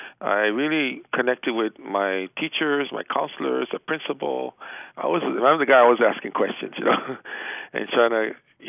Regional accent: Kapa'a, Hawaii, United States; Born and raised in downtown Kapa'a, in the moku of Puna. And, born and raised in Kapa'a, and fortunately had a little hard upbringing.

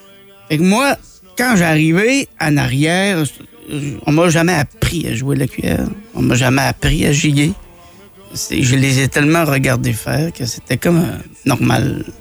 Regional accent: Quebec, Canada; Et je viens du Québec.

